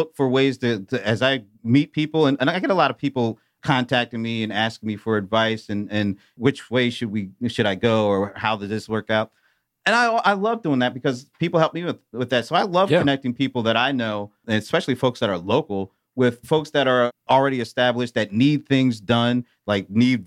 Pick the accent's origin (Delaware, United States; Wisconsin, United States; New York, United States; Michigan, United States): Delaware, United States; So I was born and raised in Delaware, of all places.